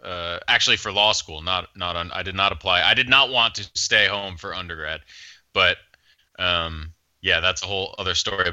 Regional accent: Evanston, Illinois, United States; also born or lived in Boston area; Well, technically, I was born in the Boston area, raised in Chicagoland, Evanston, which is home of the Fighting Northwestern Wildcats and the first suburb to the north of Chicago.

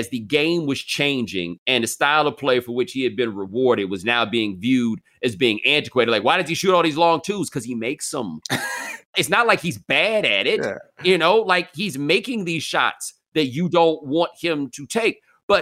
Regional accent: Texas, United States; Again, I'm from Texas.

